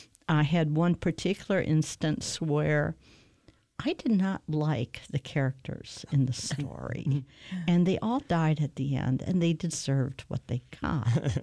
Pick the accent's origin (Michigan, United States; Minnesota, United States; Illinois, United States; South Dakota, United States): Michigan, United States; Growing up in Michigan, I didn't have a chance to get the kind of education you might have in New York or someplace like that.